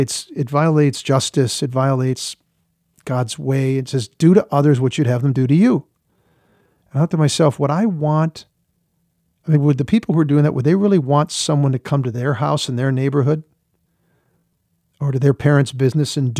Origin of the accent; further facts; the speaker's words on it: Minnesota, United States; I'm from the Twin Cities area, I'm in Minnesota, went to school there.